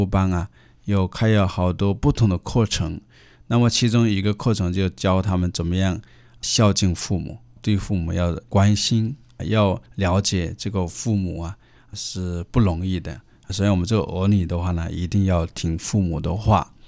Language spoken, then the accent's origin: Chinese; China; now in Canada; 我说我们作为中国人，我们到了加拿大，我们不要忘本